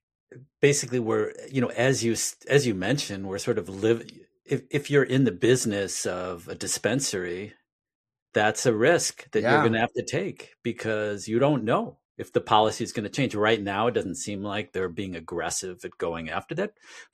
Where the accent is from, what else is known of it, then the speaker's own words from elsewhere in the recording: United States; I never thought I would see the day as an American, when you could walk into a store